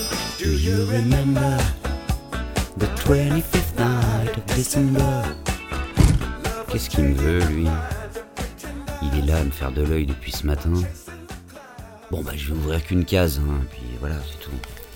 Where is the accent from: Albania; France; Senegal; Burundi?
France; Paris, Île-de-France